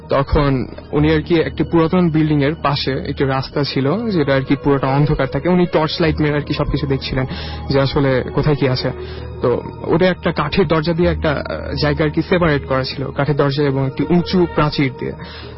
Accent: Natore, Rajshahi Division, Bangladesh; now in Dhaka, Bangladesh; আমি ঢাকায় থাকি এবং আমি নাটোরে একজন ছেলে

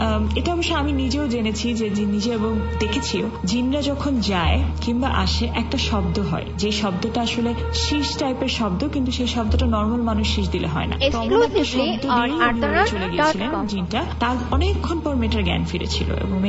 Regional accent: Jessore, Khulna Division, Bangladesh; আমি যেহেতু যশোরের মেয়ে, তো ওদিককার গল্প শুনলে আমার সেগুলোর প্রতি ইন্টারেস্ট একটু বেশি জাগে।

